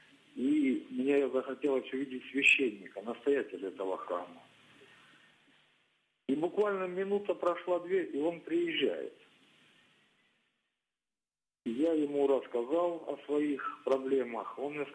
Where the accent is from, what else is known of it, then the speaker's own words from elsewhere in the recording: Krasnodar Krai, Russia; Я из Краснодарского края.